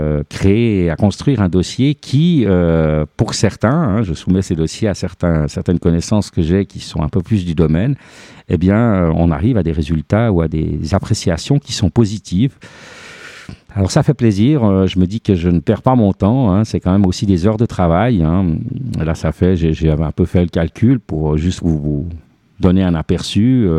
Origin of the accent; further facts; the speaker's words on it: Switzerland; On le voit chez nous en Suisse avec les trois langues nationales, quatre, parce qu'il y a encore le romanche